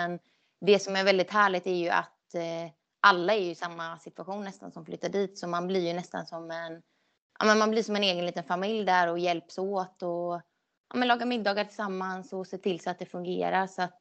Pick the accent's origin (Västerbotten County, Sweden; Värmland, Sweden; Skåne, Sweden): Skåne, Sweden; jag flyttade ju ändå från Skåne 2010, så att det var ju länge sedan jag bodde där